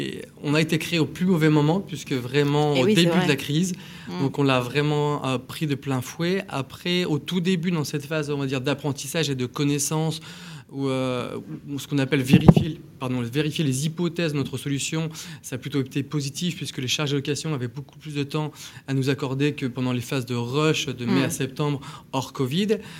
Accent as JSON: {"language": "French", "town": "Toulouse", "region": "Occitanie", "country": "France", "said": "je prends le cas de Toulouse, puisqu'on est Toulousain"}